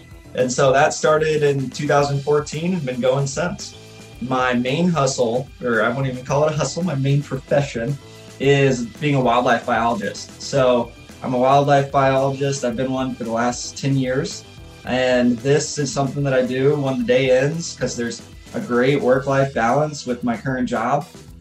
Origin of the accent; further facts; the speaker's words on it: Alaska, United States; And being a hockey player growing up in Alaska, I was always interested in the concept of warmer hockey gear for playing outside.